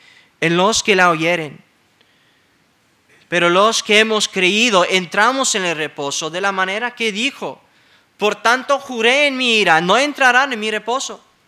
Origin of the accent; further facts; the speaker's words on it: California, United States; En la ciudad donde yo crecí, en California